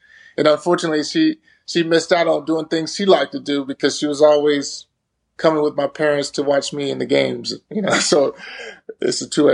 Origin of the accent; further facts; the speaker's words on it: Texas, United States; Well, I grew up in Texas